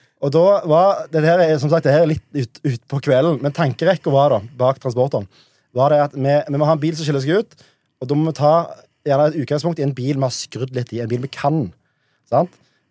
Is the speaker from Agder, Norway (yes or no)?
no; Sandnes, Rogaland, Norway; Ja, nei, jeg kommer fra Sandnes da, så ja. Flytt inn fra Stavanger for anledningen.